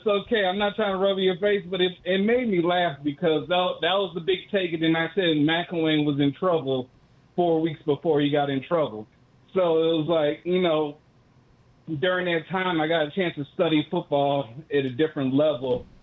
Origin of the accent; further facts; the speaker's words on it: Georgia, United States; also born or lived in Florida; And I was born and raised in Georgia and Florida.